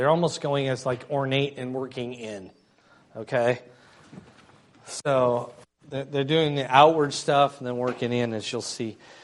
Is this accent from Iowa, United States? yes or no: yes; Cedar Rapids, Iowa, United States; I grew up partway in Cedar Rapids